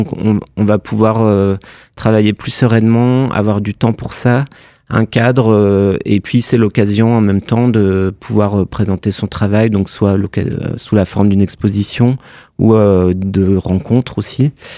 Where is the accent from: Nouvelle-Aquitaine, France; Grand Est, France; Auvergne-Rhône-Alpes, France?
Grand Est, France; also born or lived in Strasbourg; now in Marseille, France; j'ai grandi dans les Vosges, donc je connais pas trop cette ville, parce que moi j'ai fait mes études à Strasbourg, donc je suis content de découvrir cette ville. C'est très différent de Marseille, où j'habite maintenant.